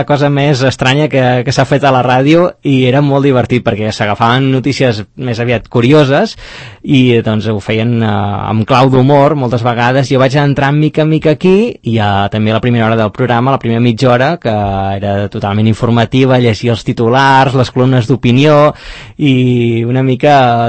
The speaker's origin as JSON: {"language": "Catalan", "town": "Navarcles", "region": "Catalonia", "country": "Spain", "said": "Jo sóc de Navarcles, un poblet al costat de Manresa, allà al Bages"}